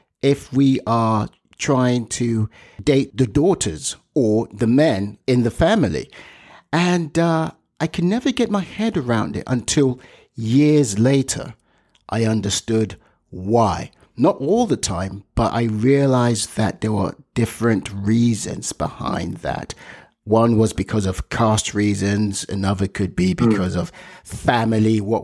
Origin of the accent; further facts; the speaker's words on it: Nigeria; I as a Nigerian, I can never get it despite me being married to a Tamilian